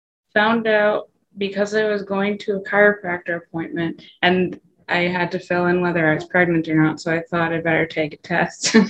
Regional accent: Canada; moved away as an adult; now in Wisconsin, United States; I am originally from Canada, but I currently live in Wisconsin.

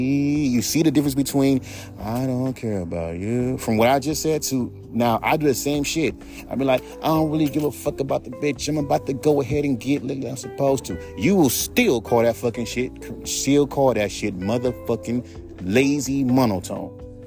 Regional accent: West Coast, United States; I'm from the West Coast, by the way.

